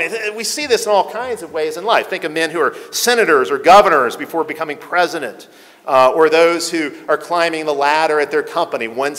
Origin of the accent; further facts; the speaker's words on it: Chicago, Illinois, United States; Growing up in Chicago during the Michael Jordan era, I remember when the Bulls finally broke through and they won a championship.